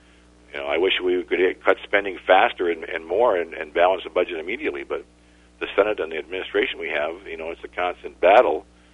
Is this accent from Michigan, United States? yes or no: yes; Michigan, United States; Well, you know, I'm a doctor from the UP. You know, I mean, I practiced medicine for over 30 years. I grew up in the Upper Peninsula.